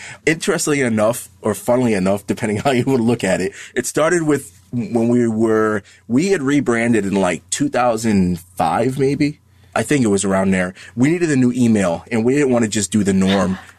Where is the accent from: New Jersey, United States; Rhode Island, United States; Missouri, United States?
Rhode Island, United States; moved away as an adult; now in Atlanta, United States; We're originally from the Northeast, outside of Boston, Providence, Rhode Island area, and we relocated to Atlanta, Georgia, probably like 5 years ago.